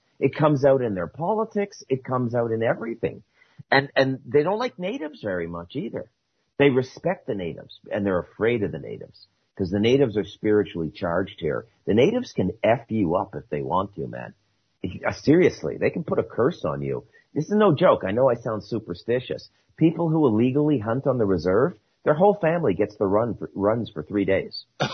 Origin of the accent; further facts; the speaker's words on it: Scotland, United Kingdom; Like, I'm white. I'm Scottish.